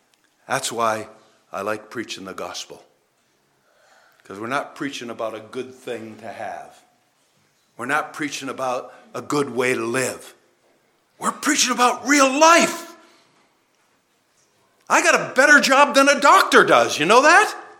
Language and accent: English; Boston, Massachusetts, United States; now in Canada; I grew up in Boston and you got another kind of life because you grew up here in Canada and PEI